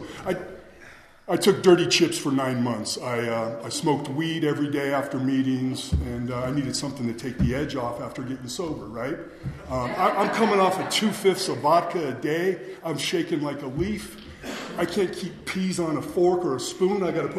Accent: Thousand Oaks, California, United States; I was born in the Valley. I grew up in Thousand Oaks. I'm not sure you guys know where that is out there.

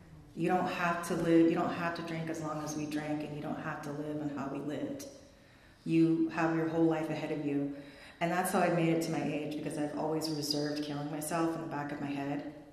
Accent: Mission Hills, California, United States; born there; I wasn't born here. I was born in Mission Hills at Holy Cross Hospital, so I don't have the curse

